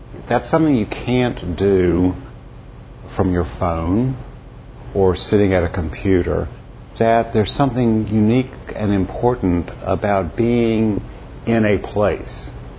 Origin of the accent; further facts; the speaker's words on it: Virginia, United States; I grew up in Culpeper County, and on a piece of land that we owned, there were a whole set of canals